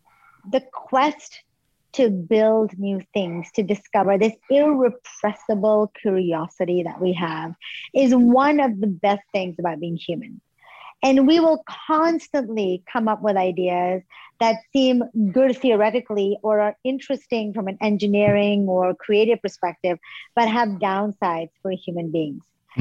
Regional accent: Pakistan; moved away as an adult; also born or lived in United States / London; now in Singapore; I grew up in Pakistan and I did all my education till high school over there. Then I went to the US. I went to Boston for my undergraduate, moved to New York, worked there, did my graduate degree, then spent some time in London where I did my PhD.

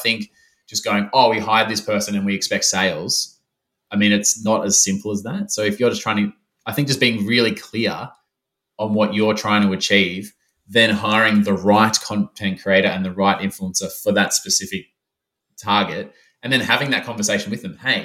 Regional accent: Melbourne, Victoria, Australia; now that I'm back in my hometown of Melbourne

